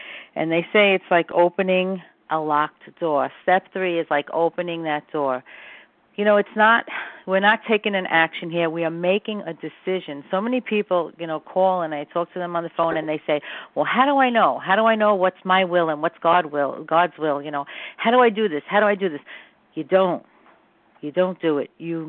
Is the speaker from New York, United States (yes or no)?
yes; Brooklyn, New York, United States; I'm not turning my life over to anybody. I'm from Brooklyn.